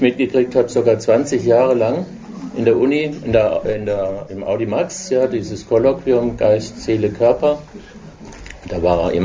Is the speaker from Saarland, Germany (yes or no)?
no; Baden-Württemberg, Germany; also ich komme aus dem Schwarzwald und bin verrückterweise damals schon auf den